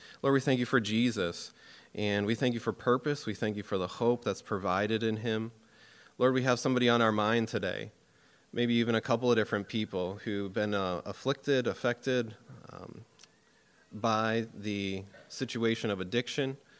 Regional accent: Springfield, Massachusetts, United States; I'm from Western Massachusetts, Springfield area.

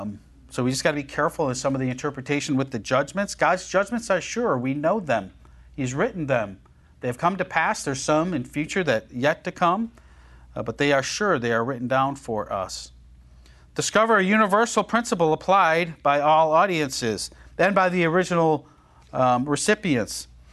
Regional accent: Buffalo, New York, United States; I grew up in Western New York in the Buffalo area, and we got lots of snow.

